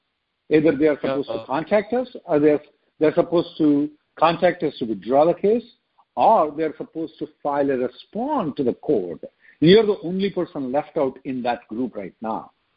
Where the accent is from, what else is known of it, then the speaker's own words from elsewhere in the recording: India; now in United States; I am one of the example. I came from India in H-4. I never got my H-4 approval.